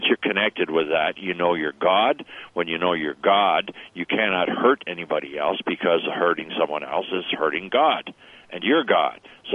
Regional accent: Canada; I'm a Canadian

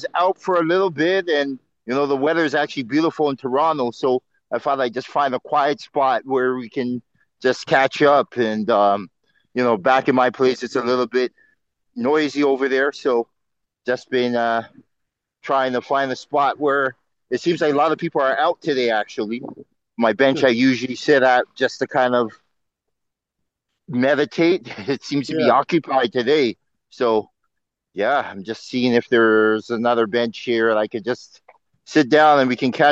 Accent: Ghana; because I'm from Ghana, that's my roots

